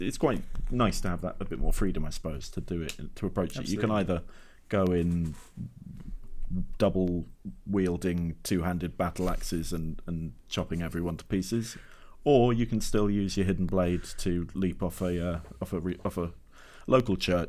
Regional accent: Exeter, South West England, United Kingdom; which is a nice touch for me as I grew up in Exeter.

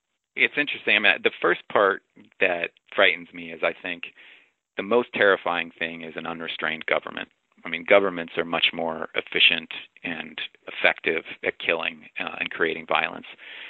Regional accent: the South, United States; I mean, I remember, I grew up in the South

